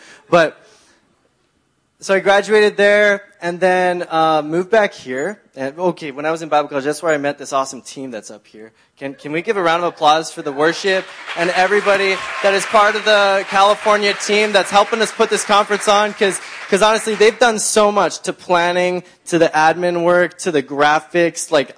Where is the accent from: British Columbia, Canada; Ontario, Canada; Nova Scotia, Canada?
British Columbia, Canada; Langley; Yeah, I grew up here in Langley. I was born at a young age, and so yeah, I've like lived here all my life.